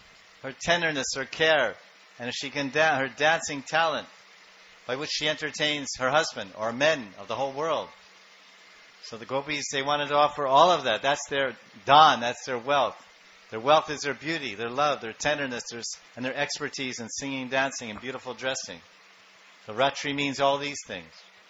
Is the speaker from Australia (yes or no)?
no; India; My religious book, I'm Indian. I'm from India. We have books called the Vedas.